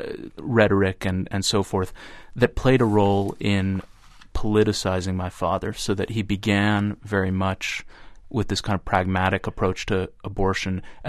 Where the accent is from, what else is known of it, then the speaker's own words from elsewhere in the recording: Buffalo, New York, United States; When I was growing up in Buffalo, the big story was not abortion. It was plant closings and job losses